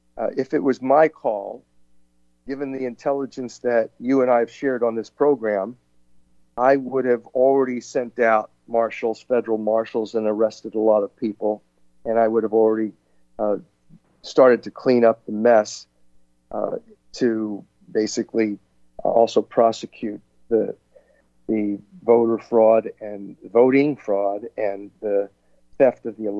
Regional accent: Hawaii, United States; now in Florida, United States; I came from Hawaii. I'm in temporary residence right now in Florida

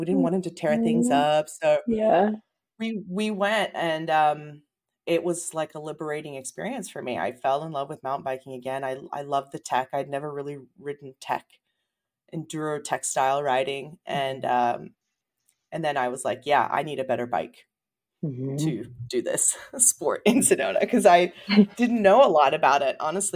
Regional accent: Australia; also born or lived in Brazil; now in United States; I am Brazilian born. I am Australian raised, and I now live in the U.S.

